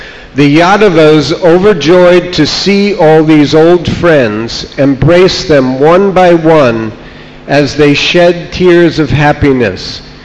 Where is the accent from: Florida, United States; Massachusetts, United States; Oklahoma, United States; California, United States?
Florida, United States; Alachua; I'm from Alachua, Florida.